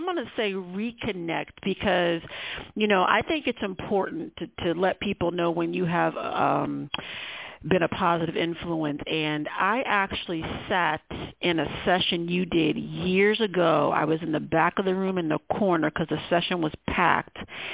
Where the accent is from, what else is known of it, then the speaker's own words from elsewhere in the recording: Ohio, United States; When I was being recruited, growing up in Ohio, I always wanted to go to Ohio State because they were the big university in the state of Ohio